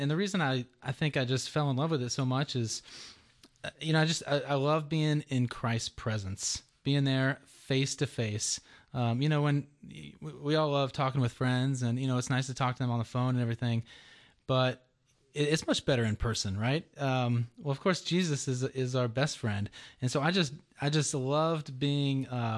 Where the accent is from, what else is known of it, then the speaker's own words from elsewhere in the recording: Georgia, United States; So I grew up here in Georgia and went to St. Pius High School.